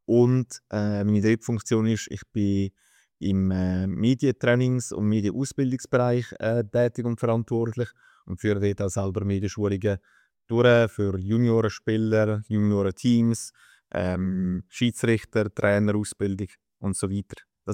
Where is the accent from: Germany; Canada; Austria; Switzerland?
Switzerland; Ticino; also born or lived in Fribourg; ich habe im Sportjournalismus angefangen, in Tessin, wo ich aufgewachsen bin.